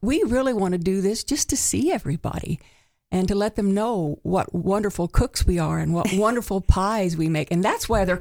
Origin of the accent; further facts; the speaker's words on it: the South, United States; It's a good southern dish, which I'm from the South, so.